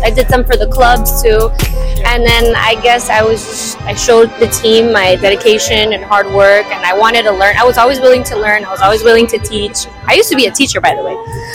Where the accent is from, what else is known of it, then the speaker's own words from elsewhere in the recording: Chicago, Illinois, United States; born there; so I was born here. My parents were born in Mexico, in Durango, La Purísima. They were born there and I was born here. But I go very often. I go every year, so I'm very familiar with my roots and my family out there.